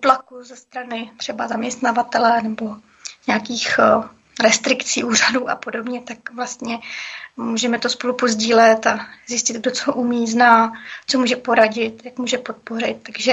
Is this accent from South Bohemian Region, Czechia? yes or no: yes; South Bohemian Region, Czechia; že bych moc rádi dělali to, co my u nás na Jihu Čech